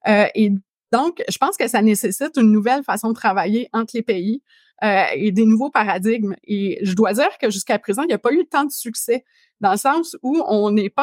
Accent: Quebec, Canada; tu sais moi premièrement je suis québécoise.

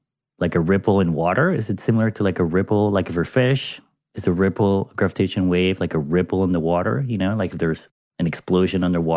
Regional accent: Panama; like they do in my home country of Panama

